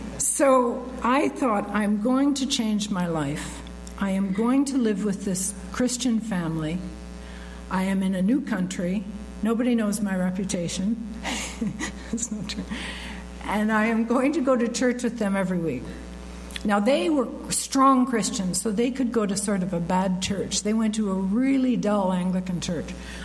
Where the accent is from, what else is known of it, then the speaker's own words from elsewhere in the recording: London, Ontario, Canada; And I'm from London, Ontario. Everything in London, Ontario tries to be British.